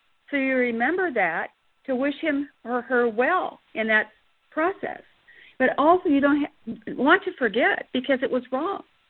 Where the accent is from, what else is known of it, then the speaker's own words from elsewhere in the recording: Madison, Wisconsin, United States; Kelly, I'm from Madison too, so welcome.